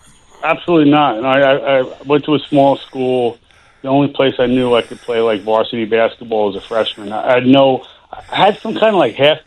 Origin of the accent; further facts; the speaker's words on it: Manhattan, New York, United States; I grew up on 8th Avenue in Manhattan, a couple blocks from Madison Square Garden in mostly the 70s.